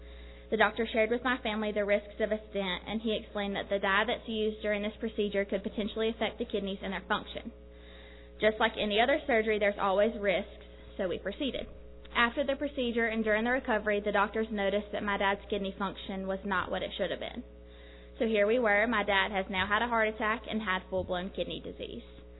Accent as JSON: {"language": "English", "region": "North Carolina", "country": "United States", "tie": "born or raised there", "also_born_or_lived": "Birmingham, Alabama, United States", "said": "My parents and I moved here in 2007 from Birmingham, Alabama, but North Carolina is always a place I will consider home. I made lifelong friends here, graduated high school, attended college"}